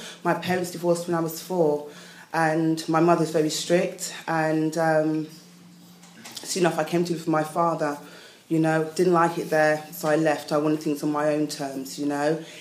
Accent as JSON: {"language": "English", "town": "Coventry", "region": "West Midlands", "country": "United Kingdom", "tie": "born there", "moved": "yes", "lives_now": "London, United Kingdom", "said": "I was born in Coventry, by the way, as well. So I'd left there, come to London, and I've always wanted to be in London"}